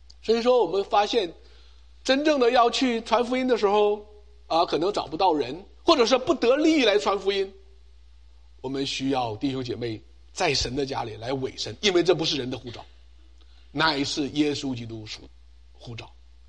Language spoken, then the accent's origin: Chinese; China; moved away as an adult; 那个时候我们从大陆来的那些留学生啊，都很不容易，拎两个皮包过来